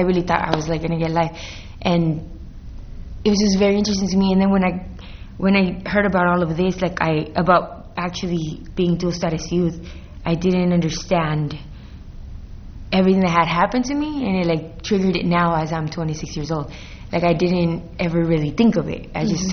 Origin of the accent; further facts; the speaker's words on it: Los Angeles, California, United States; I'm 26 years old. I grew up in the West LA area. Throughout my journey, my mom moved east side of Los Angeles.